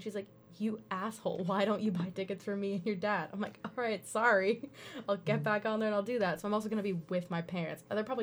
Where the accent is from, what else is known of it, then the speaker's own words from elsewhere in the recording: Toronto, Ontario, Canada; because I'm from Toronto